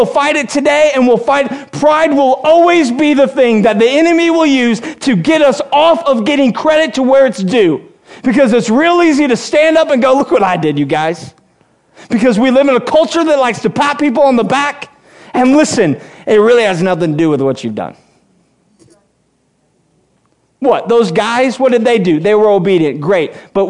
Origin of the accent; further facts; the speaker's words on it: United States; Well, I'm an American. I live in the greatest land in all the world.